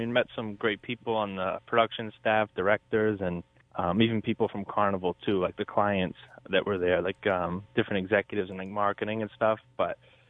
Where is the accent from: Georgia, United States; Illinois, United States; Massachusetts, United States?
Massachusetts, United States; Southbridge; Yeah, I grew up in Southbridge all my life.